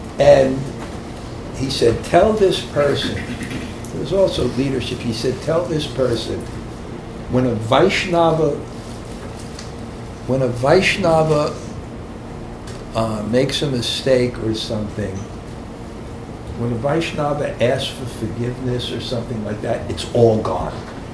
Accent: India; English is a second language; I felt, I'm going to say honestly, like my fortune of growing up in India in Krishna consciousness for like 40 years

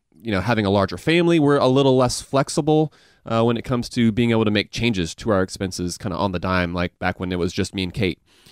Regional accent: Augusta, Georgia, United States; accent: Southern mixed with Asian; I feel like that I do sound kind of Southern, though. Like, I grew up in Augusta, but the thing is, with me, I feel like it's a Southern accent mixed a little bit with, like, an Asian accent, because my mom's from Korea.

